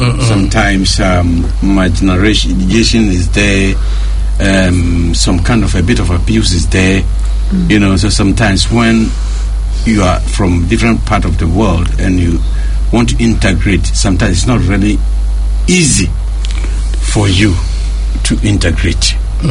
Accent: Ghana; "So, where do you come from?" I said, "I'm from Ghana."

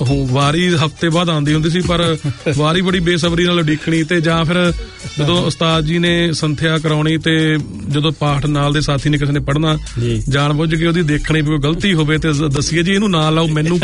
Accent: Bajid, Punjab, India; also born or lived in Pathlawa; ਉਸ ਪਿੰਡ ਦਾ ਮੇਰਾ ਜਨਮ ਆ, ਨਾਨਕਾ ਪਿੰਡ ਮੇਰਾ ਪਠਲਾਵਾ। ਤੇ ਬਜੀਦ ਪਿੰਡ ਦੇ ਵਿੱਚ ਮੇਰਾ ਬਚਪਨ ਗੁਜ਼ਰਿਆ

